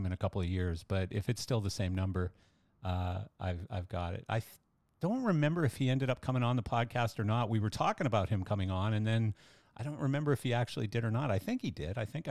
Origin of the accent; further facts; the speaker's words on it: Canada; I'm biased, of course, because I'm Canadian